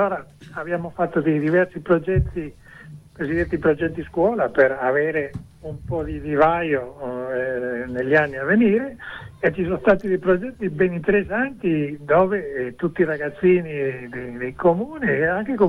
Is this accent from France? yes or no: no; Argentina; Italian is a second language; moved away as an adult; now in Italy; io ero arrivato in Italia negli anni 90, e dopo un po' di tempo, siccome ho giocato a rugby tutta la mia vita, anche da Argentina